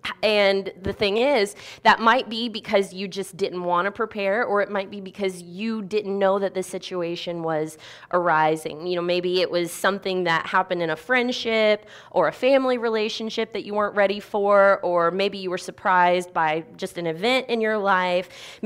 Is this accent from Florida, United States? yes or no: yes; Winter Haven, Florida, United States; As Pastor Bill said, I am from Winter Haven, Florida. If you don't know where that is, nobody does, so that's fine. I usually tell people I'm from Legoland. Legoland, Florida.